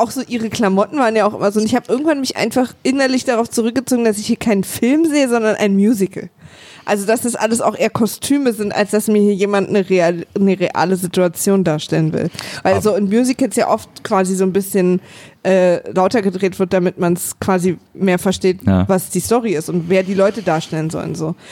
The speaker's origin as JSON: {"language": "German", "region": "Berlin", "country": "Germany", "tie": "born there", "said": "Na, Berlin."}